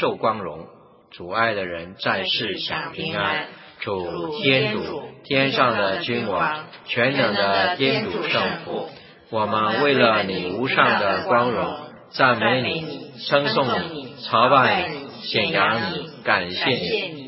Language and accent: Chinese; China; 我们知道春节在我们中国人的这个节日里面算是最隆重的一个节日